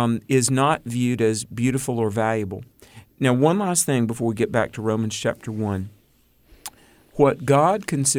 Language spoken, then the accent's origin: English; the South, United States; We're both from the South where, you know, eating is one of the spiritual gifts.